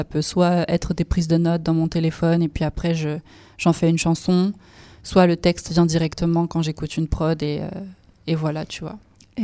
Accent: Lyon, Auvergne-Rhône-Alpes, France; moved away as an adult; now in Paris, France; Ouais, du coup, moi, je suis née à Lyon, j'ai grandi jusqu'à mes 18 ans. Et ensuite, je suis partie à Paris

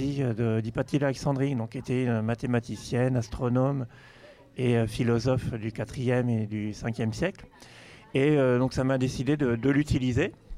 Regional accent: Orléans, Centre-Val de Loire, France; born there; Je suis d'ici, moi. En fait, je suis né à Orléans, j'habite à Fleury.

